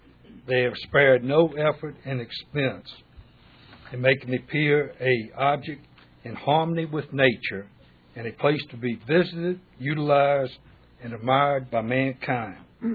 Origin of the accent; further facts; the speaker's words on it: Ocean View, Virginia, United States; now in Mathews County, United States; I grew up in Ocean View.